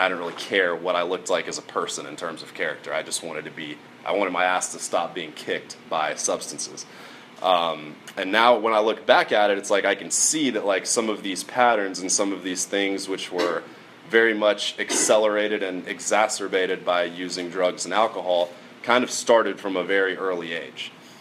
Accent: Roswell, Georgia, United States; also born or lived in Alpharetta; I was conceived approximately 9 months before I was born here in Atlanta, Georgia. I grew up in a town called Roswell, and then subsequently moved to Alpharetta.

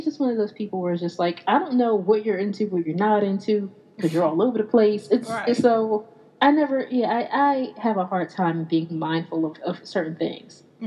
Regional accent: Philadelphia, Pennsylvania, United States; So yeah, since it was in Philly, and I'm from Philadelphia, so my mom was there

